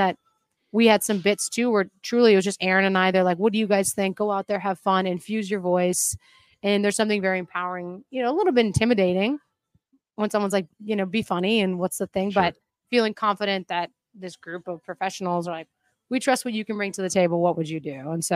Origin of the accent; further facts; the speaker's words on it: Minnesota, United States; I'm pretty Minnesotan.